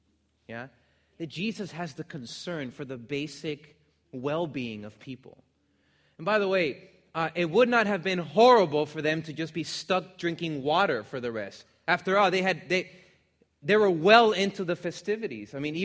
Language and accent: English; Miami, Florida, United States; I'm from Miami, Florida. It was miserable.